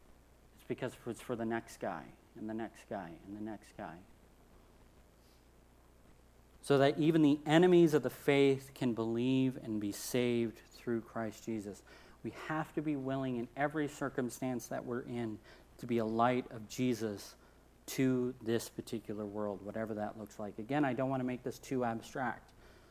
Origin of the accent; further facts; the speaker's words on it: California, United States; Well, I mean, I'm from California, so that's like, whatever. That's another Tuesday for us.